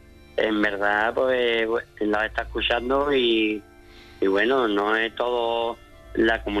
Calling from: Chiclana de la Frontera, Andalusia, Spain; soy de Chiclana, vamos, de Cádiz.

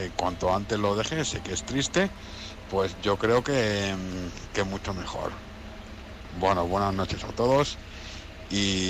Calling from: Madrid, Community of Madrid, Spain; corresponsal de Madrid.

